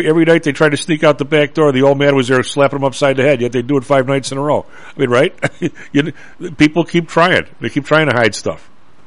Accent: United States; I happen to think we are pretty careful with this kind of stuff, and I'm deeply American.

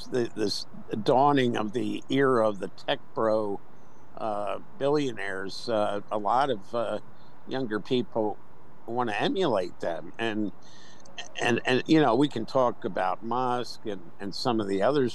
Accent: Philadelphia, Pennsylvania, United States; but back when I was growing up in the Philly area, they used to send nuts like that to Byberry, which was the Philadelphia mental institution.

